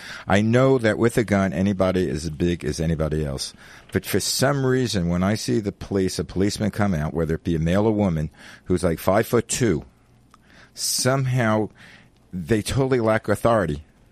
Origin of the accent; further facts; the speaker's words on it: Brooklyn, New York, United States; born there; I was born in Brooklyn. Does that count?